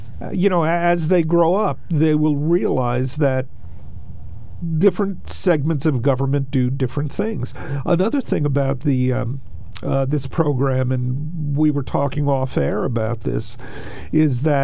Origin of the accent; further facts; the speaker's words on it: New York, United States; I'm originally from New York.